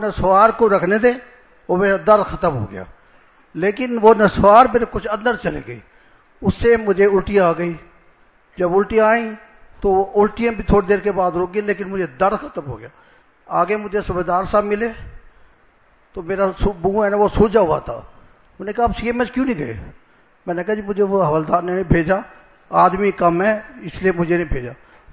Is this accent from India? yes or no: no; Muzaffargarh, Punjab, Pakistan; میں مظفر گڑھ سے آیا ہوں.